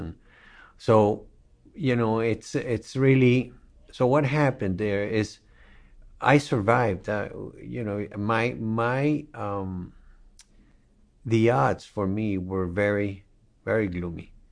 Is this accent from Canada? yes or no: no; Caracas, Capital District, Venezuela; I'm from Caracas, Venezuela, originally, and I was privileged to grow in a let's say in a nicer way than many people. My parents are immigrants from Greece and Spain.